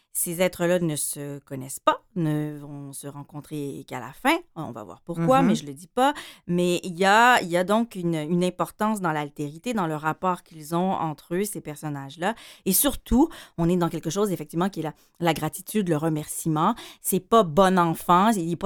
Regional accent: Quebec, Canada

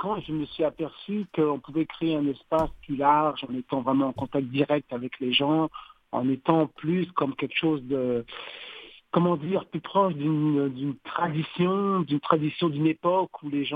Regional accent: Paris, Île-de-France, France; born there; je suis originaire de la Martinique, mais juste oui, originaire, c'est mes parents qui viennent de là, moi je suis né à Paris

